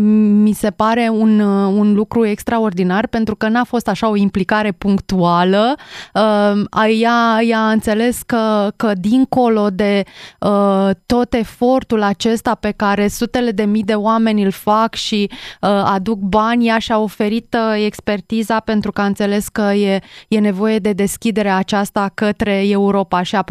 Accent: Romania; e pentru prima dată când spun că sunt mândră că sunt româncă

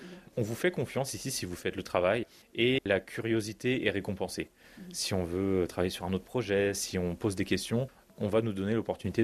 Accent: Brittany, France; moved away; Moi, je suis de Bretagne à la base, donc c'est sûr, je ne reviendrai pas à Paris.

